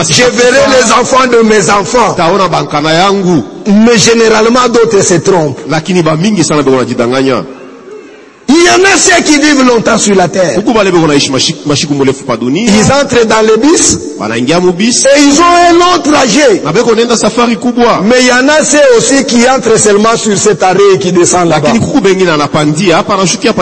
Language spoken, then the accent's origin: French; Kinshasa, DR Congo; Chez nous à Kinshasa